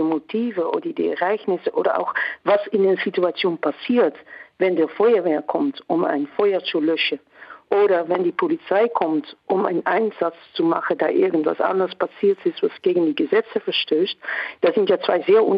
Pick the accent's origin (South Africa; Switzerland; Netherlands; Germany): Netherlands; wir sind Niederländer, bei uns ist es ganz anders. Meine Kinder werden nicht als Ausländer erkannt.